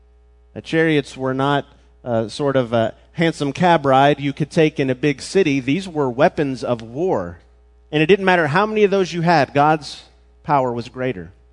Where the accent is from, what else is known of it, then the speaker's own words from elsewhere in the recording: Memphis, Tennessee, United States; Growing up in Memphis, being on the New Madrid fault line, there was someone who predicted there was going to be an earthquake.